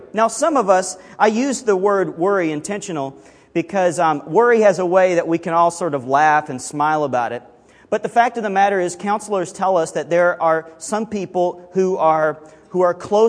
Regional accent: Alabama, United States; Now, growing up in Alabama, I'm not sure if beating kids was legal or not, but we certainly did it there.

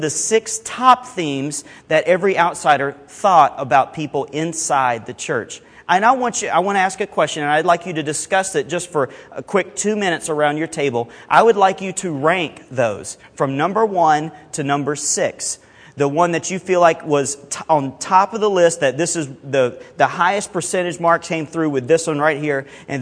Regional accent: Alabama, United States; and I speak redneck, so this is why I was invited to there. I grew up in Alabama

